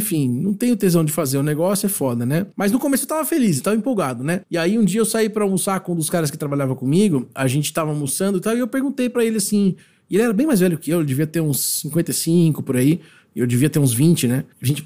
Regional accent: Brazil; E pasme, eu, como brasileiro, entrava como garçom.

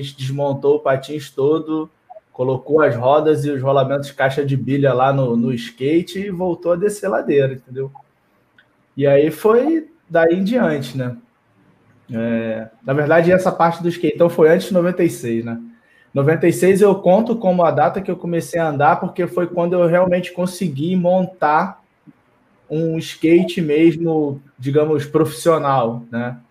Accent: Duque de Caxias, Rio de Janeiro, Brazil; Eu comecei a andar de skate em 96, lá no meu bairro, em Duque de Caxias

